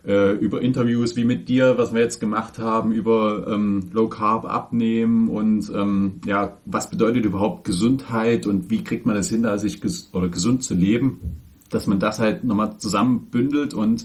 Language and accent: German; Dresden, Saxony, Germany; Da waren wir jetzt 2-mal eine Woche in Dresden, wo ich herkomme, zu Besuch